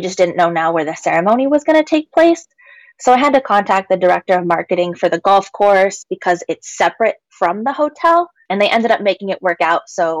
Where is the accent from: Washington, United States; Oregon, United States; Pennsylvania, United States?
Washington, United States; my home state here in Washington